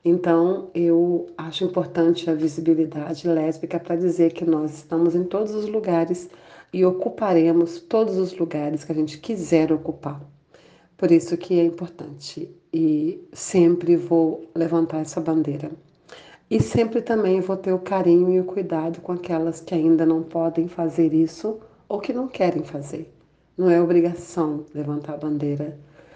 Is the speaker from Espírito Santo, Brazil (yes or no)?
yes; Espírito Santo, Brazil; lésbica idosa. Eu tenho 54 anos, moro aqui no Espírito Santo, sou capixaba. Sou uma lésbica negra.